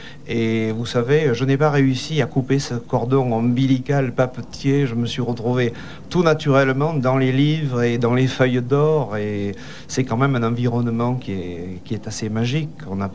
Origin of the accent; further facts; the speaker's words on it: Marseille, Provence-Alpes-Côte d'Azur, France; born there; À vrai dire, je suis né à Marseille, en réalité. Je suis né à Marseille